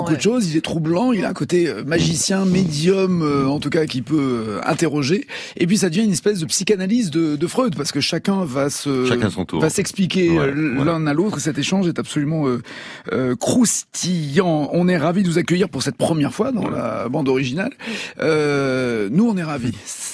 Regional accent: Alexandria, Alexandria Governorate, Egypt; Non, d'ailleurs, moi, je suis d'Alexandrie, pas du Caire.

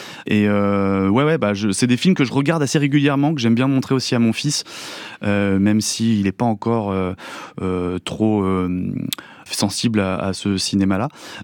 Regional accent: La Rochelle, Nouvelle-Aquitaine, France; J'ai grandi à La Rochelle

